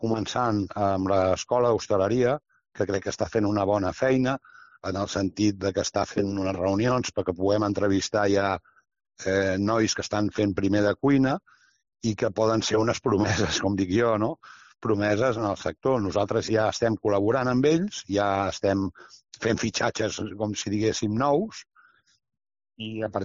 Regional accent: Barcelona, Catalonia, Spain; now in Girona province, Spain; Soc gironí d'adopció, perquè porto indirectament visquent a la província més de 30 anys. La meva família, part de la meva família, viuen aquí. Llavors, jo vaig, ja fa molts anys que estic aquí, jo d'alguna manera sóc, ja et dic, gironí d'adopció, encara que sóc barceloní

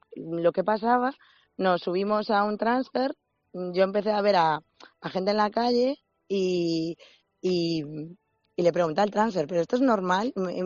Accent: Vigo, Galicia, Spain; Pues nosotros, la verdad, ayer somos de Vigo

